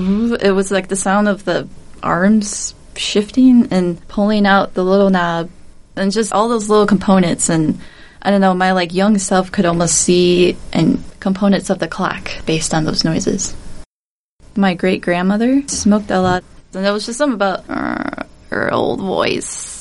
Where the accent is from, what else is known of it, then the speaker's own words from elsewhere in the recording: Midwest, United States; Growing up in the Midwest, just the variety of sound that comes from thunderstorms, soft thunderstorms to the most terrifying thunderstorms.